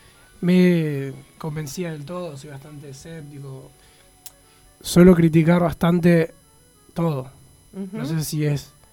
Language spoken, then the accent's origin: Spanish; Ramos Mejía, Buenos Aires Province, Argentina; Yo, por ejemplo, soy de Ramos y creo que soy el único en esta escuela